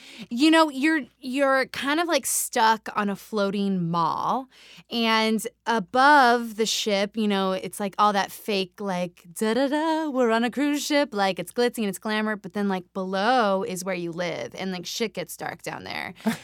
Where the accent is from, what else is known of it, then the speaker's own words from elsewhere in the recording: New Mexico, United States; also born or lived in Nevada / California / Colorado / Utah; I grew up, so I'm from New Mexico, but the addendum to that is that I'm from almost every state in the Southwest.